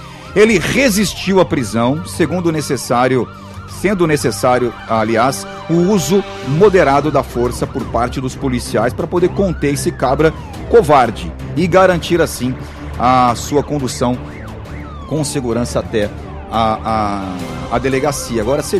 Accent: Paraíba, Brazil; sou da Paraíba, desculpa.

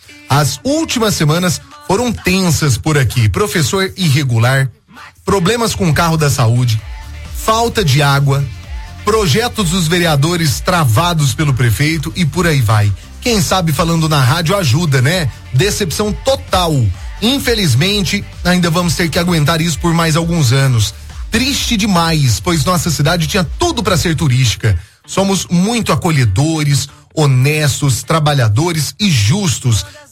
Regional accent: Estiva, Minas Gerais, Brazil; E sou de Estiva, amo vocês.

